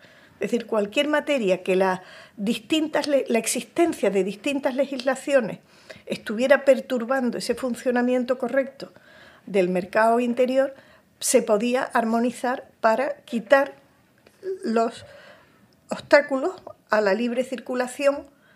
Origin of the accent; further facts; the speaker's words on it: Seville, Andalusia, Spain; me ofrecieron venirme a Sevilla, que yo soy sevillana, a una universidad nueva que empezaba